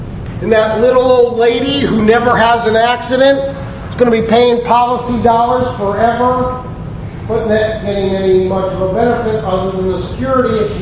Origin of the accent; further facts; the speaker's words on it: Ireland; I'm not a Roman heritage. I'm Irish. We were loosey-goosey.